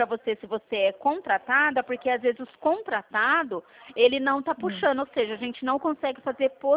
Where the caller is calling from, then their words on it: São Paulo, Brazil; Eu tô falando do estado de São Paulo.